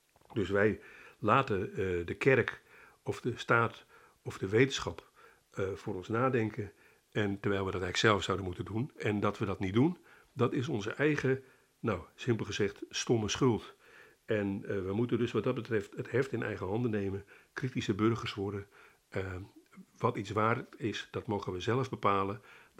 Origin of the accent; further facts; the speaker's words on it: Amsterdam, North Holland, Netherlands; als Amsterdammer denk ik dan aan de prachtige Westertoren.